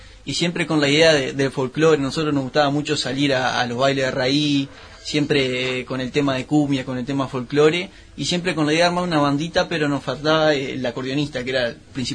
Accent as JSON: {"language": "Spanish", "town": "Sarandí Grande", "region": "Florida", "country": "Uruguay", "said": "yo soy de Sarandí Grande"}